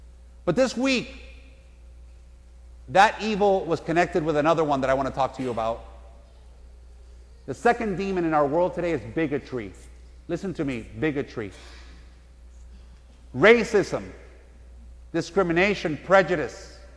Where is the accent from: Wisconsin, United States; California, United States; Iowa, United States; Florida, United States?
Florida, United States; Miami; You know, I grew up in Miami, and I've been in South Florida since I was 7 years old